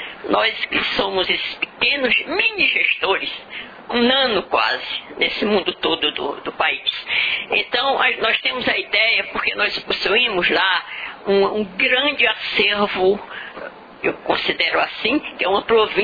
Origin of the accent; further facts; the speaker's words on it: Ceará, Brazil; venho do Ceará, interior do Ceará, região dos Iamuns, dizem que é a mais pobre ou climaticamente a mais sofrida